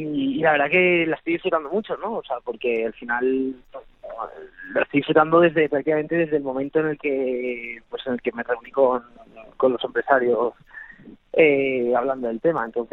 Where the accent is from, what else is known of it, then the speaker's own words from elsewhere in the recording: Valencia, Valencian Community, Spain; yo soy valenciano, allá donde voy pues siempre pues siento el cariño de todos los valencianos.